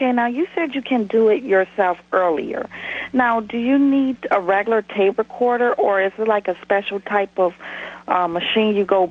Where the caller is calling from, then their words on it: New York, United States; I'm calling from New York